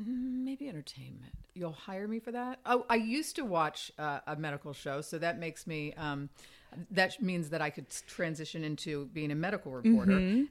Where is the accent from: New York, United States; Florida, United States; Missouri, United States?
Florida, United States; Fort Myers; I mean, I grew up in Fort Myers, Florida, this little tiny town.